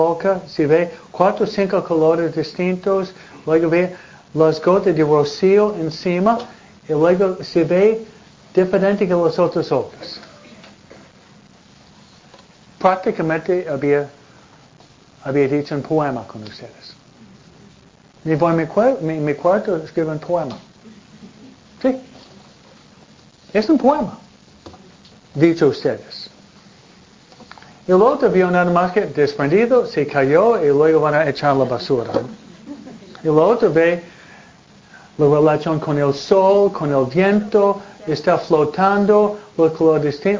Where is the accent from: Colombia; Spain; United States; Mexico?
United States; New England; now in California, United States; De donde vengo yo en octubre, noviembre, no existe en California aquí, pero hay follaje donde una hoja en el árbol, cinco colores. No hay mentiras. En Nueva Inglaterra, no.